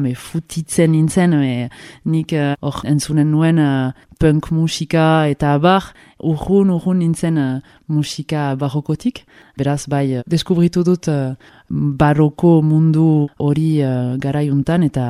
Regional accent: Bayonne, Nouvelle-Aquitaine, France; also born or lived in Pau; Pauen sortu nintzen, baina egia erran gaur erraiten dut Baionakoa naizela. Zenta amabi urterekin eldu nintzen Baionarat. Eta hortik goiti Baionakoa sentitzen naiz.

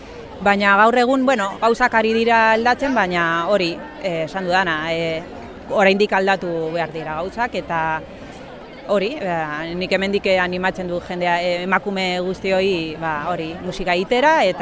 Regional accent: Vitoria-Gasteiz, Basque Country, Spain; first language Spanish; Basque is a second language; also born or lived in Bilbao; Ni Bilbon jaio nintzen, gero Gasteizera jo nintzen bizitzera gurasoekin eta baina beti nire giroa familian eta izan da erdalduna.

